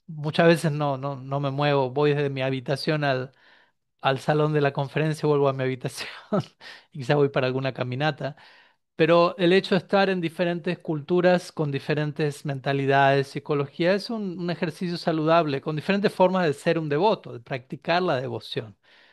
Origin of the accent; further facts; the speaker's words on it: Argentina; now in Argentina (travelling); Previamente me encontraba más tiempo en mi país natal, en Argentina, y quizás viajaba un poco, brevemente, un par de meses al año máximo. Ahora es a la inversa, un mes al año como mucho voy para Argentina